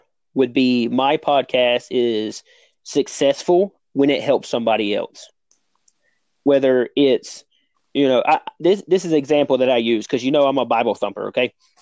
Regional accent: the South, United States; So, I'm from the South, and I have met some of the, if educationally, they were the dumbest people you could meet

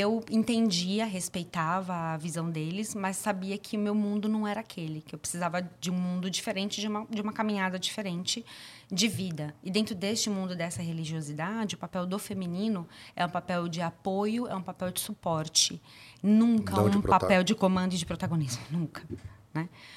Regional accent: São Paulo, Brazil; born there; Eu nasci em São Paulo. Minha mãe veio para São Paulo com 8 anos de idade. Eu nasci aqui. Meus pais são testemunhas de Jeová.

